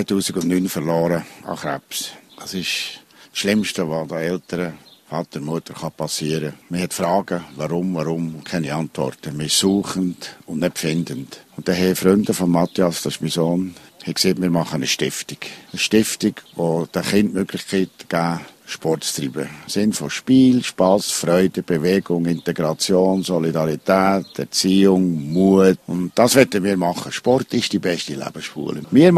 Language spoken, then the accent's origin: German; Bern, Switzerland; Ich bin Berner Oberländer. Ich bin geboren 4 Kilometer Luftlinie von der Walliser Grenze.